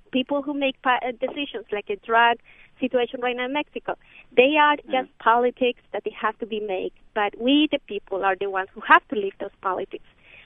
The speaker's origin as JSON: {"language": "English", "region": "Bogotá", "country": "Colombia", "second_language": "English", "lives_now": "United States", "said": "I am one of those proud American citizens who were born abroad. I was from Colombia, mm-hmm. from Bogota. And I am a mother of two beautiful children. And I married my husband from Ecuador here."}